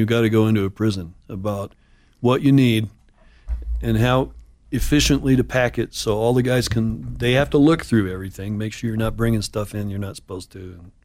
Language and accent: English; Boulder, Colorado, United States; Those are goofy stories, but I grew up in Boulder. What can I say?